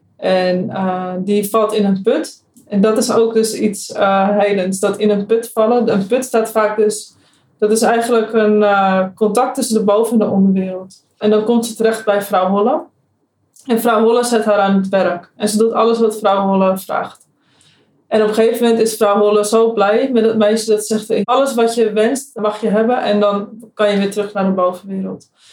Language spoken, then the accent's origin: Dutch; Egmond-Binnen, North Holland, Netherlands; Nou ja, ik kom bijvoorbeeld uit Egmond binnen en daar hebben we een heilige put.